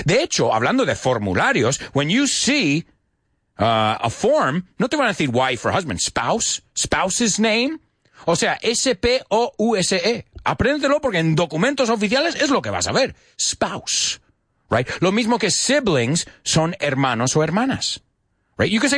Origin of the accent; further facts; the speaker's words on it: United States; Now, you got to remember, as an American, I don't know too much about duques, infantas, and all.